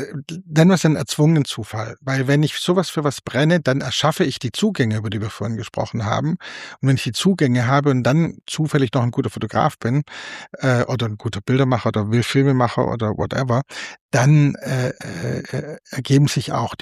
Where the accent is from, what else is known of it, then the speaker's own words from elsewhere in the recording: Baden-Württemberg, Germany; Ich bin zum Beispiel als gebürtiger Württemberger, fällt und auch noch katholisch erzogen